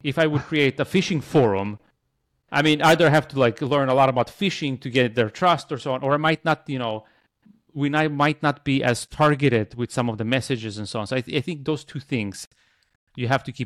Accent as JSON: {"language": "English", "country": "Sweden", "said": "at least maybe that we are like from Sweden, so maybe we're a little bit naive in this sense"}